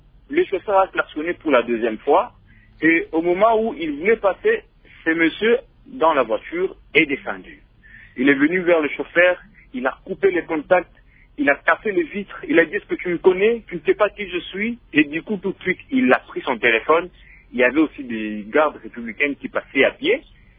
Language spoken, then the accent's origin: French; Lubumbashi, Haut-Katanga, DR Congo; Parce qu'ici, chez nous, à Lubumbashi, nos grandes artères sont toujours obstruées.